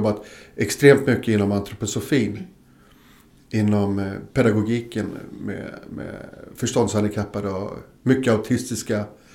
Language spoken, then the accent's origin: Swedish; Stockholm County, Sweden; Och Där är jag uppvuxen. Med den ena foten i antroposofin och den andra foten utanför.